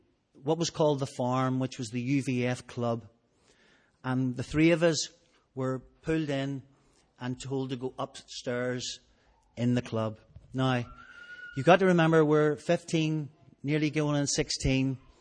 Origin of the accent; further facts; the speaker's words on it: Rathcoole, Northern Ireland, United Kingdom; But I was brought up in Rathcoole. In the 60s and the 70s were difficult times growing up in Rathcoole. It became a dangerous place to live.